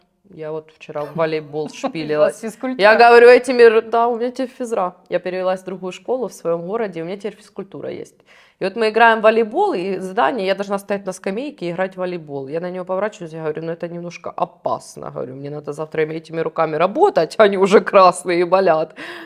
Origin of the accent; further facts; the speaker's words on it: Ukraine; то, что я с Украины, и я уже как бы, да, здесь как пример, первопроходимец такой